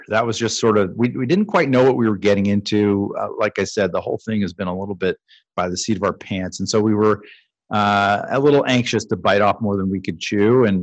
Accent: Atlanta, Georgia, United States; I grew up in Atlanta, Georgia, in a pretty urban environment. Grew up right in the city of Atlanta, but I did spend summers in North Carolina

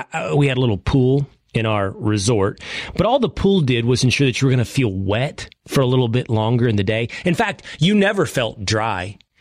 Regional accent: Texas, United States; And I'm from Texas and it's hot.

